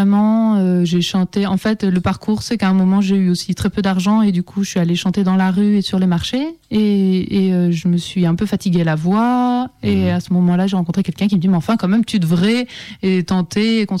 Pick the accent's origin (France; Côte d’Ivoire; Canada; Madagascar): France; Saint-Pierre, Réunion; born there; also born or lived in Le Tampon; Eh bien, je suis née à La Réunion, n'est-ce pas?